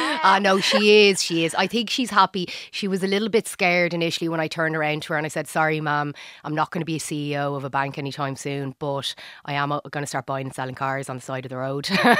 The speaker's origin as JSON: {"language": "English", "town": "Dublin", "region": "Leinster", "country": "Ireland", "accent": "Dublin", "said": "I know I don't look like I'm from Dublin, but I sound like I'm from Dublin."}